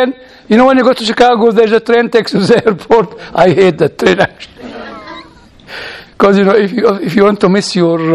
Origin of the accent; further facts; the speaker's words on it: United Kingdom; Don't forget, I'm British. I don't understand.